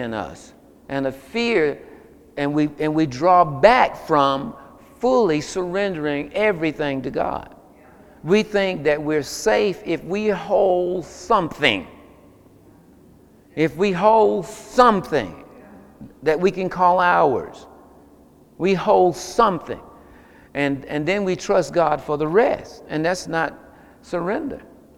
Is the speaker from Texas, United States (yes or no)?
no; Seneca, South Carolina, United States; I'm from Perry Hill in Seneca, South Carolina. Amen. Formerly in the hood